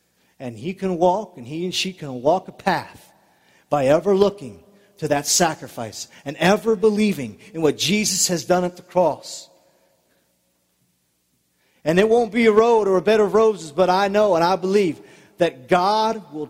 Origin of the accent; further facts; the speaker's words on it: Alaska, United States; growing up when I was little, growing up in Alaska and living in the wilderness, you always trapped.